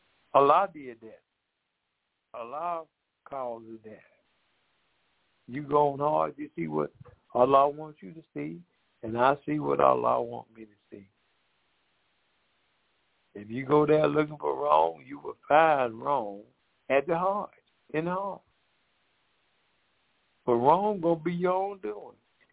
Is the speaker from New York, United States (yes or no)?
no; Decatur, Georgia, United States; And my wife … we're from Decatur, Georgia.